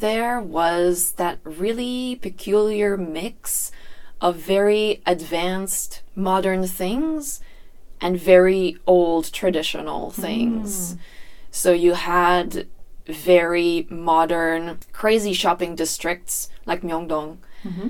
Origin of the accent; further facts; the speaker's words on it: Canada; I'm from Canada.